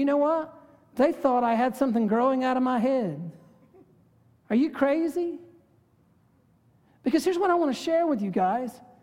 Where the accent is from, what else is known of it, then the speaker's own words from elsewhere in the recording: North Carolina, United States; and I'm from North Carolina, and it's wonderful.